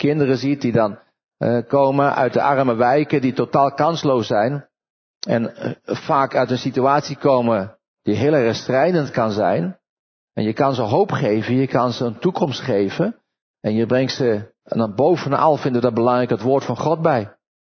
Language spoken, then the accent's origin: Dutch; Netherlands; En wij als Nederlanders staan toch een heel eind boven in feite.